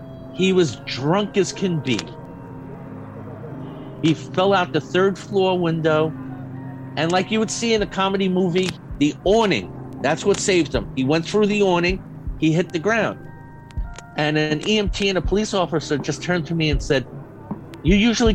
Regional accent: Brooklyn, New York, United States; I grew up in Brooklyn. I went to college in New York City.

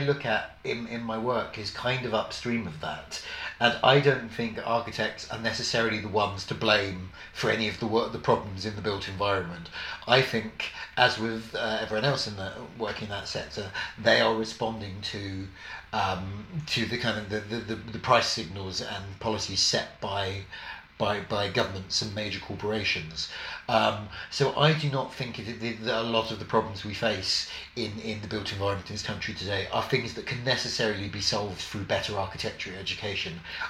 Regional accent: Havering, London, United Kingdom; I grew up in Havering, out on London's eastern fringe

